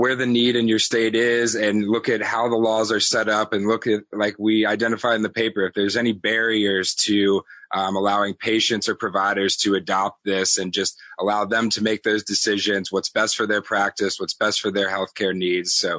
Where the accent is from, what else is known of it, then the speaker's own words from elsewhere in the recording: North Carolina, United States; I'm from North Carolina, and we have one of the largest rural populaces in the entire country.